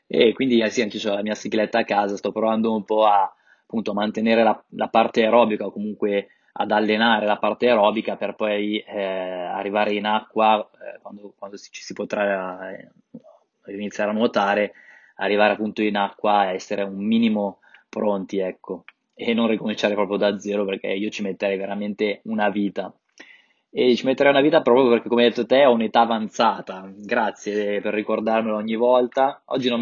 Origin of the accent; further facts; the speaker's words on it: Varedo, Lombardy, Italy; io sono di Varedo, della Brianza, non di Varese, un piccolo paesino qui a nord di Milano.